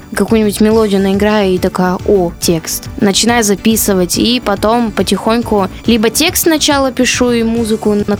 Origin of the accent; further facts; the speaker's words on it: Novosibirsk, Novosibirsk Oblast, Russia; Я хочу показать творчество свое моей малой родине, Новосибирску.